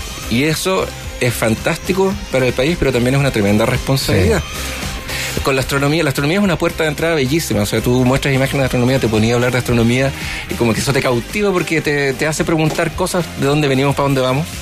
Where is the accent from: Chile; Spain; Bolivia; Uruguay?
Chile; De hecho, yo soy chileno.